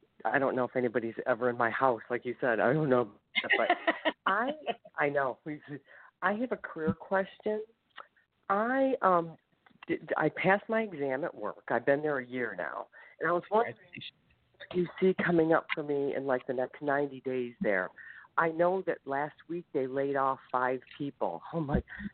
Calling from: Ohio, United States

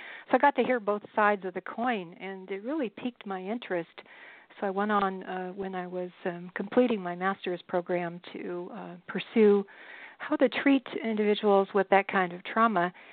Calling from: Kirkland, Washington, United States; Calling from the Kirkland, Washington area.

